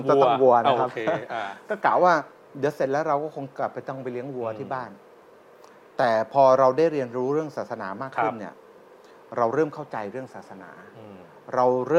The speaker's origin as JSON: {"language": "Thai", "town": "Lam Luk Ka", "region": "Pathum Thani", "country": "Thailand", "tie": "born or raised there", "said": "ครับผมเป็นเด็กบ้านนอกบ้านนอกคนหนึ่งเนี่ยแหละครับก็ทำด้วยละก็พื้นเพเนี่ยเป็นคนคลอง13ลำลูกกา"}